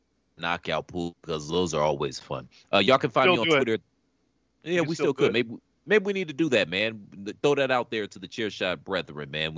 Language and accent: English; Cleveland, Ohio, United States; I'm from Cleveland, bitch.